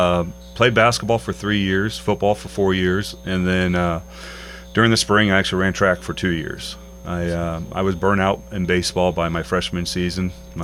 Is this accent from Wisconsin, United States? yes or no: no; Grafton, Illinois, United States; Well, I grew up in Grafton, Illinois. You know, a local river rat back in the day. Grew up in Grafton before Grafton is what it is today.